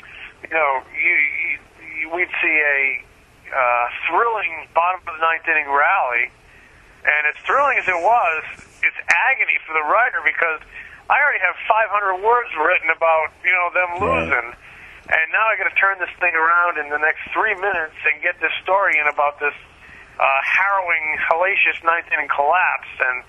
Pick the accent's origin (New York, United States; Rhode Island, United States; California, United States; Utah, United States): Rhode Island, United States; Providence; born there; now in Philadelphia, United States; I was born in Providence, Rhode Island.